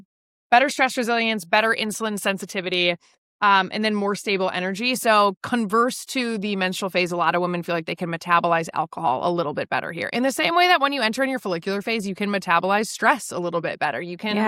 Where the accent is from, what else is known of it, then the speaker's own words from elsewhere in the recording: Wisconsin, United States; You grew up in Chicago. I grew up in Wisconsin.